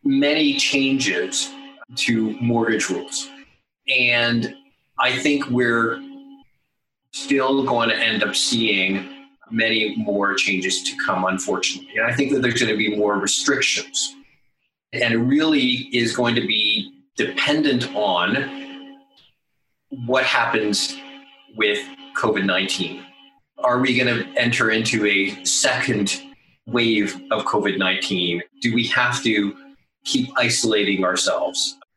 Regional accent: Calgary, Alberta, Canada; Yeah, pretty much born and raised in Calgary. And so I've seen many different changes to our Calgary community.

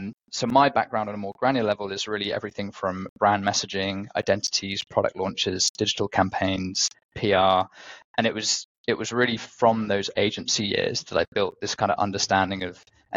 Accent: London, United Kingdom; was born and raised in London, and as you can probably tell, it's still home for me today. I live in the southeast of the city with my wonderful wife

